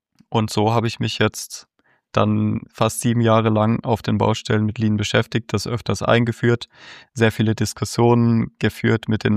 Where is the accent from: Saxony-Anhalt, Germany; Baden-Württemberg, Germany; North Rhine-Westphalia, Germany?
Baden-Württemberg, Germany; Stuttgart; born there; now in Freiburg, Germany; Ich wohne derzeit in Freiburg, geboren in Stuttgart.